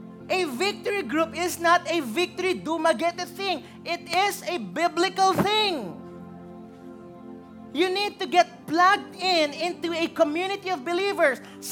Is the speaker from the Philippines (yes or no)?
yes; Philippines; Growing up in the Philippines, maybe with the exception of those who are not from here